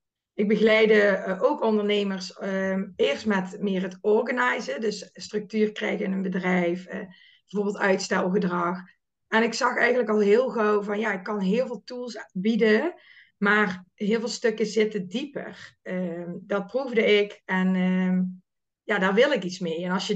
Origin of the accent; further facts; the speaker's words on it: Limburg, Netherlands; Ik ben Limburgse, ook net als jij volgens mij.